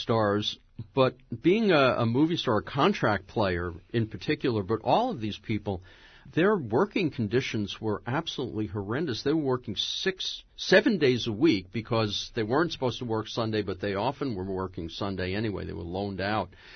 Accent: New York, United States; I remember growing up in New York and going to the Archeo Keys

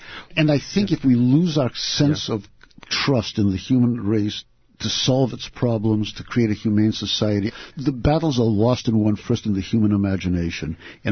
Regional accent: Boston, Massachusetts, United States; They were there from my earliest memories of growing up in Boston, of the mockery that gay people were subjected to when I was in high school. I went to an all-boys school. I went to Boston Latin School.

